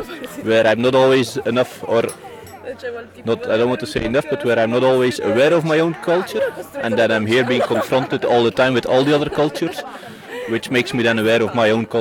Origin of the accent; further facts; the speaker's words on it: Belgium; English is a second language; I'm from Belgium, where we have French and Dutch